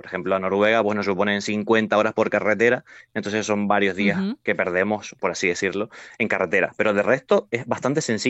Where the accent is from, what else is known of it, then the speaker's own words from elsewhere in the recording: Tenerife, Canary Islands, Spain; Yo soy de Tenerife, empecé aquí en Tenerife